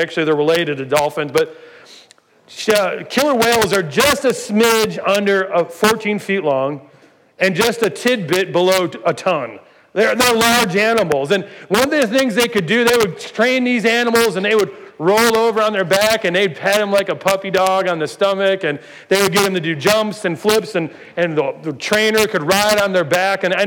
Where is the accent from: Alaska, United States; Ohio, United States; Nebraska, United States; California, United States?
Ohio, United States; Cleveland; Now, I grew up in Cleveland, and just outside of Cleveland, there used to be a SeaWorld location.